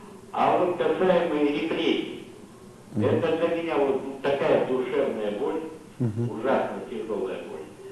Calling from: Chelyabinsk, Chelyabinsk Oblast, Russia; Я звоню вам из Челябинска.

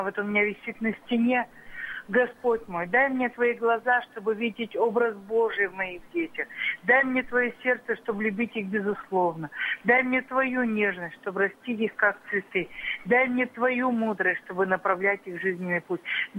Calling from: Sverdlovsk Oblast, Russia; я здесь из Свердловской области звоню.

